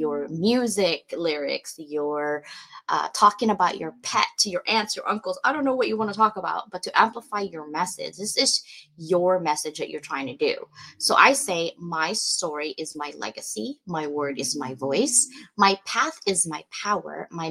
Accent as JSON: {"language": "English", "country": "Philippines", "said": "I'm Filipino, guys. I'm loud."}